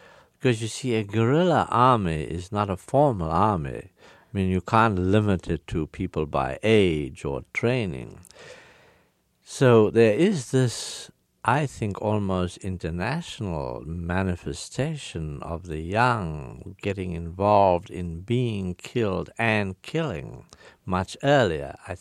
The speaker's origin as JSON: {"language": "English", "town": "Port Elizabeth", "region": "Eastern Cape", "country": "South Africa", "tie": "born or raised there", "said": "It is under conditions of an occupied territory, like Port Elizabeth, my hometown."}